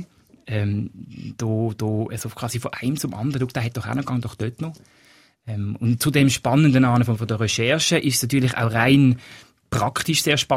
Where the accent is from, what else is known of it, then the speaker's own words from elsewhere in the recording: Switzerland; bei uns in der Schweiz